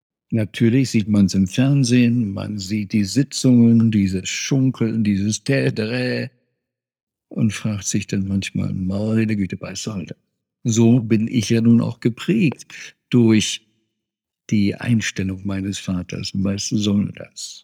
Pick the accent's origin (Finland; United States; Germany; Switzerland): Germany; Bonn, North Rhine-Westphalia; Ich bin in Bonn großteils aufgewachsen, also gehörte sozusagen mit in den Großraum Köln. Und als kleiner Junge, der noch nicht zur Schule ging, ich bin mit 5 Jahren nach Bonn gezogen worden